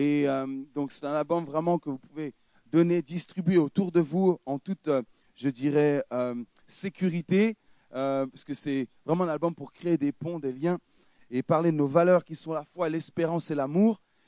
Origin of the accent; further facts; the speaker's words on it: Dijon, Bourgogne-Franche-Comté, France; now in Lyon, France; Je suis originaire de Dijon, donc en Bourgogne, cette magnifique région, n'est-ce pas?